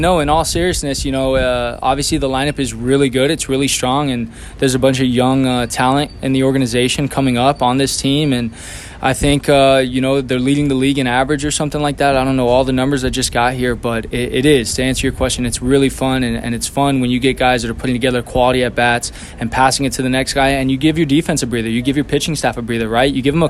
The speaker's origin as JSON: {"language": "English", "region": "Florida", "country": "United States", "tie": "born or raised there", "said": "I'm very proud and happy to be back in my home state. I feel like I'm so close to home, but yet so far. It's a 10-hour drive. But, you know, just being in Florida where I grew up"}